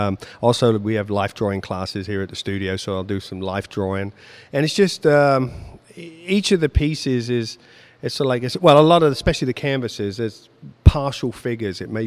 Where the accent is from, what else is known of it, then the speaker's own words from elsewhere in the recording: England, United Kingdom; moved away as an adult; Well, I suppose that's because I'm European, you know. Being English, as you can tell, I'm not.